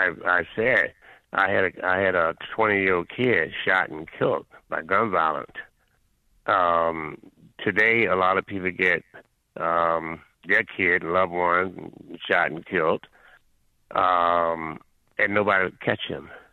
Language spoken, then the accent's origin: English; the South, United States; I'm from South. I was raised in Jim Crow. I got a seventh-grade education, ran away from home.